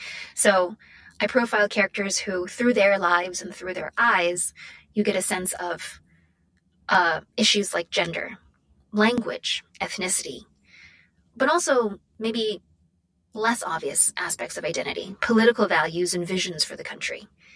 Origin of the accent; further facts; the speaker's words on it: United States; And so I straddle these two worlds of both being an American and identifying quite strongly with Chinese culture, but not with the political project that is modern day China.